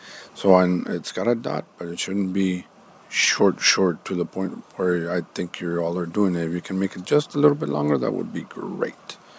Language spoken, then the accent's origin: English; Rio Grande City, Texas, United States; I am from Rio Grande City.